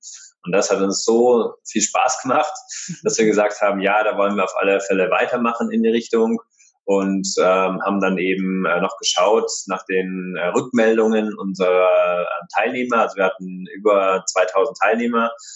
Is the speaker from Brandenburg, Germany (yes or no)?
no; Munich, Bavaria, Germany; ich bin auf alle Fälle 38 Jahre alt und wir sind beide gebürtige Münchner, auch wenn man es nicht wirklich hört, aber wir sagen immer, wir stehen bayerisch